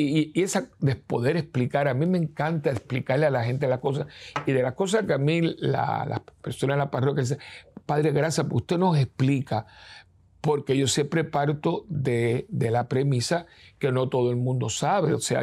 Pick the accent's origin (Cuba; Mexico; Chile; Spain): Cuba; now in United States; Cuando nosotros llegamos de Cuba, al principio, no teníamos nada.